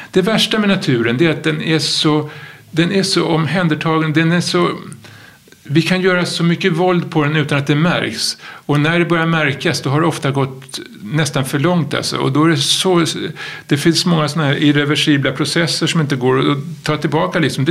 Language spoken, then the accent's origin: Swedish; Stockholm, Stockholm County, Sweden; jag är uppväxt i Stockholm, men mina naturupplevelser är mycket starkare från Dalarna, från min fars hemtrakter.